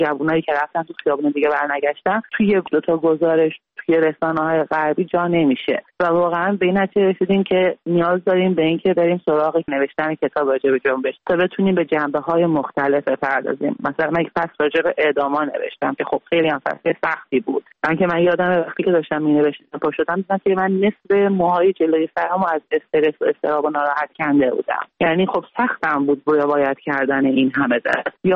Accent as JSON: {"language": "Persian", "country": "Iran", "tie": "born or raised there", "said": "منم یه زن ایرانی هم که در طول جنگ به دنیا اومدم و با وجود همه محدودیت‌های جمهوری اسلامی که روی همه جنبه‌های زن تاثیر گذاشته بود بزرگ شدم."}